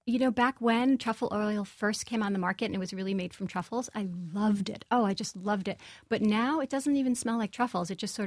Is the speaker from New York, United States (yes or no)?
yes; Brooklyn, New York, United States; My book is completely American. I grew up in Brooklyn.